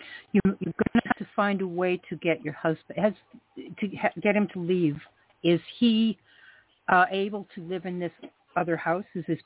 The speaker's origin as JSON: {"language": "English", "country": "Canada", "said": "Now, I'm from Canada"}